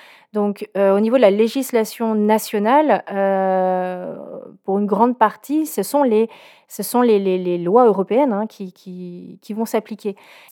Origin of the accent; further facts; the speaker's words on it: Brittany, France; Enfin, moi, je suis bretonne, donc on est partis de Bretagne à ce moment-là.